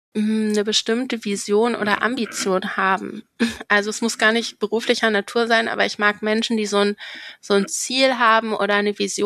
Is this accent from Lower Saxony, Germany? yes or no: no; Cologne, North Rhine-Westphalia, Germany; born there; Also ich bin gebürtige Kölnerin